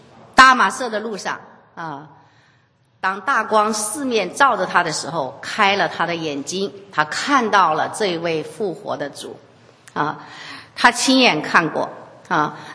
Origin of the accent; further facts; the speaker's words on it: China; 我们从中国来做访问学者